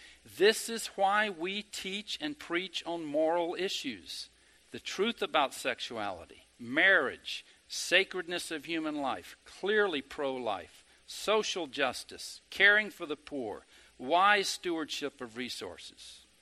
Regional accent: the South, United States; Now let me just speak frankly. I grew up in the South.

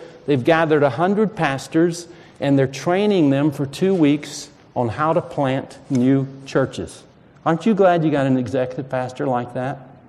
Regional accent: the South, United States; I grew up in the South, and I never read much about Martin Luther

